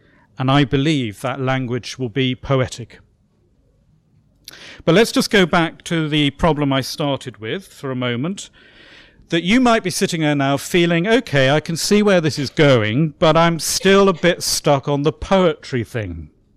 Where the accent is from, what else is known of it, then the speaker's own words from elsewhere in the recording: West Midlands, United Kingdom; I'm originally from Shropshire, and I was brought up as a child by my grandparents.